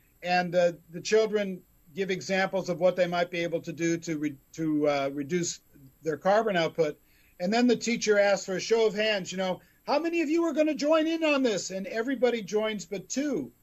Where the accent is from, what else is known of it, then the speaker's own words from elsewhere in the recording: California, United States; You're in my backyard. You're in my backyard. I'm from California.